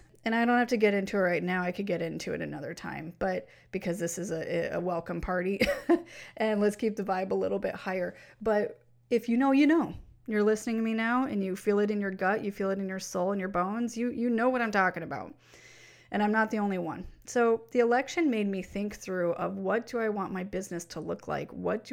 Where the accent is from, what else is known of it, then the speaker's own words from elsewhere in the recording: United States; normally in the culture that I grew up in here in the United States